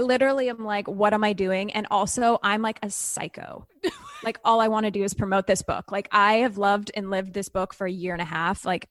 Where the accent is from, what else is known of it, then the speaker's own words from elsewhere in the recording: Canada; And I'm Canadian, so I'm like different, you know, and then there's like UK.